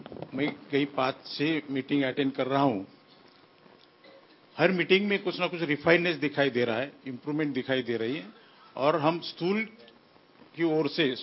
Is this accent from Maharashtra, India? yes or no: yes; Nashik, Maharashtra, India; मैं नासिक से हूं